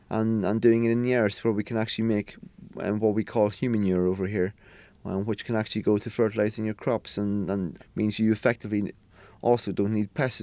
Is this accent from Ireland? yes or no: yes; Ireland; You know, I grew up in Ireland, and you're almost fighting at the bar to be the first person to buy a round.